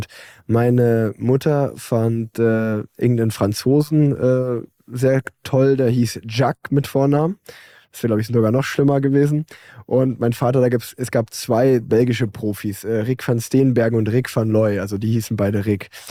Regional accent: Unna, North Rhine-Westphalia, Germany; ich bin in Unna groß geworden, das ist so eine Kleinstadt in der Nähe von Dortmund

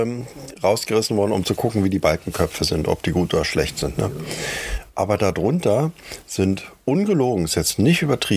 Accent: East Germany, Germany; Ich bin aus dem Osten.

